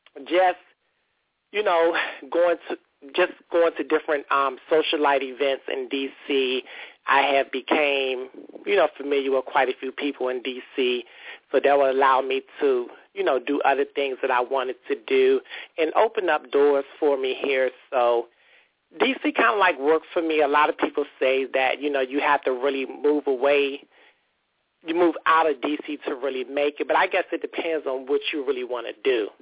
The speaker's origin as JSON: {"language": "English", "town": "Washington", "region": "District of Columbia", "country": "United States", "tie": "born or raised there", "said": "Washingtonian native, born and raised in D.C."}